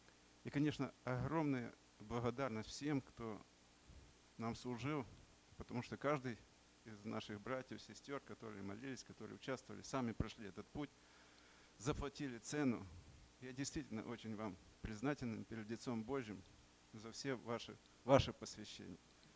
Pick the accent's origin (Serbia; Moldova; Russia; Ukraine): Ukraine; Chernivtsi, Chernivtsi Oblast; я с Украины, с Черновцов.